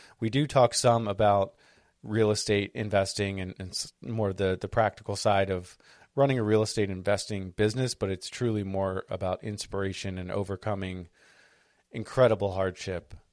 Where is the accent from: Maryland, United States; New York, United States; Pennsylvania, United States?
Maryland, United States; Baltimore; I'm from the Baltimore area as well.